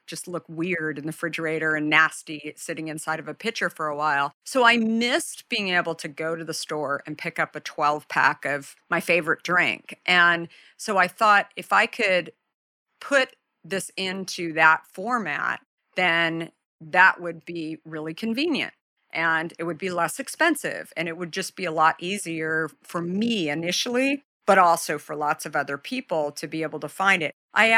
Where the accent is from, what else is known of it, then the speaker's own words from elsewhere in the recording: Arizona, United States; So I grew up in Arizona.